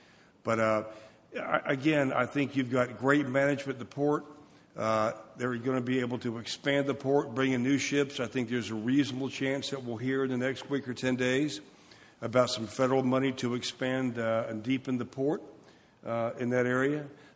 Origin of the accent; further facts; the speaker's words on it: Panama City, Florida, United States; I would like to just say a little bit about the port. It's in my hometown, clearly.